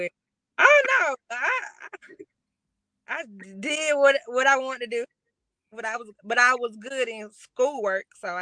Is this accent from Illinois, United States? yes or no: no; Atlanta, Georgia, United States; also born or lived in Miami; I'm from Miami, but I was born there. Well, I was raised in Atlanta, Georgia.